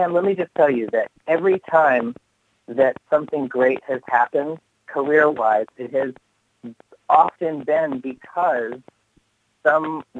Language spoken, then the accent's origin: English; Maine, United States; growing up in Maine, I didn't have anybody that looked like me, that talked like me, that said the things that I felt.